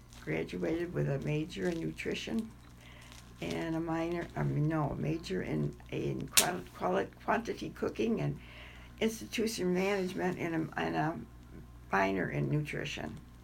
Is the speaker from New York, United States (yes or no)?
yes; Geneva, New York, United States; born there; also born or lived in Penfield; now in Webster, United States; Before that, I lived in Penfield. I was born in Geneva.